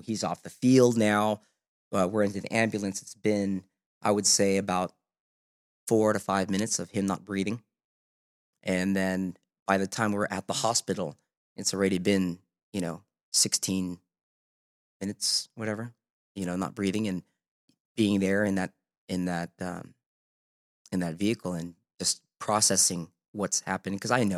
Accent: Macon, Georgia, United States; Hell no. I'm from Georgia.

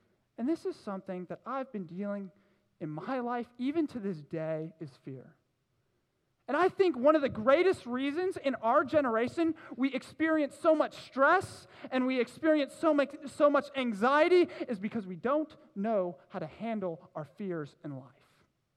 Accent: Orlando, Florida, United States; I am actually from Orlando, Florida, okay? Give it up, yes! Best state in the country, okay? I love Florida, it's fantastic.

